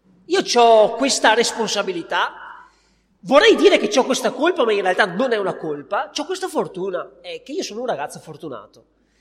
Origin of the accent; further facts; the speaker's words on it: Veneto, Italy; io sono orgoglioso di essere veneto